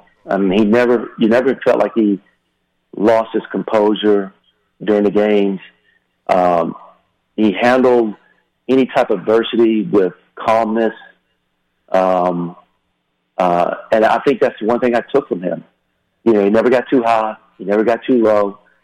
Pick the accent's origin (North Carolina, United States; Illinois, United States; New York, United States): North Carolina, United States; We're both from North Carolina. He went to Lenore Ryan. I went to Elon, you know, old Carolina Conference guys.